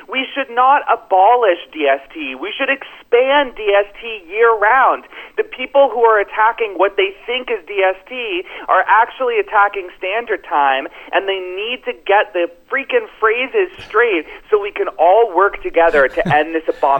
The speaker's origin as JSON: {"language": "English", "region": "Florida", "country": "United States", "tie": "born or raised there", "said": "That's what's happening in my home state of Florida, which is actually a leader on this issue."}